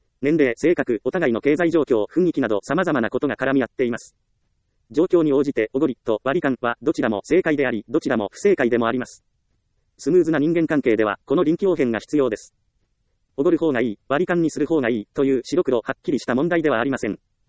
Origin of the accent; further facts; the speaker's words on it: Ehime, Japan; 私の地元は愛媛です。